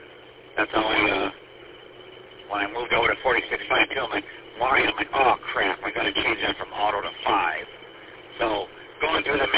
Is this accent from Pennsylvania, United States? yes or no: no; Mount Clemens, Michigan, United States; I grew up in Mount Clemens at 60 Grish, and I watched all that build up.